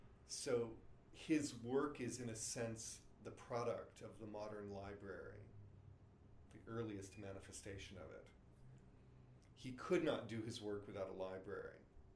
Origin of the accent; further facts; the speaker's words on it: Los Angeles, California, United States; images of my hometown, Los Angeles, seen from the point of view of a pedestrian. I don't have a car, and I get around Los Angeles on public transportation.